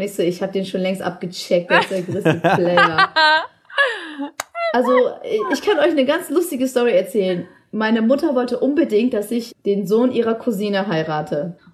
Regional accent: Germany; ich bin eine Deutsche. Und ich lebe in Deutschland.

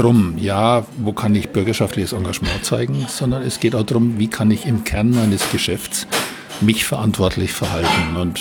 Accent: Bavaria, Germany; Da bin ich sicher als Mittelfranke überfragt.

